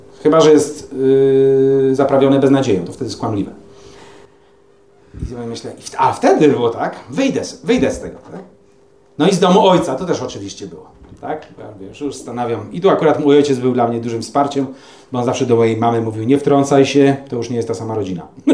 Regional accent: Germany; ktoś zaczyna źle mówić o Niemcach, to wtedy też od razu wiem, kim jestem. Jestem Niemcem.

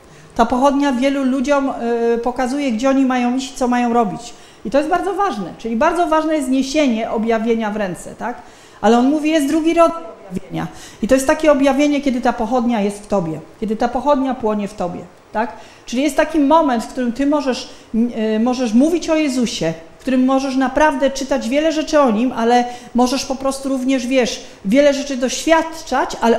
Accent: Silesian Voivodeship, Poland; Przyjechałam z Izraela, ja jestem ze Śląska

